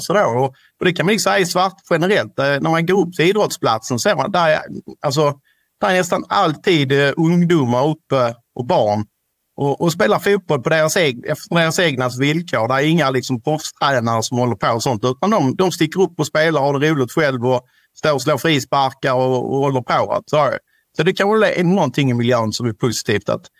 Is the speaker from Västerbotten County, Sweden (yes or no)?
no; Ystad, Skåne, Sweden; Vi kommer ju från Ystad kommun, där spelar man handboll.